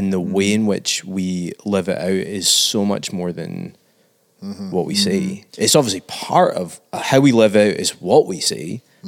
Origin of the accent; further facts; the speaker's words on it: Scotland, United Kingdom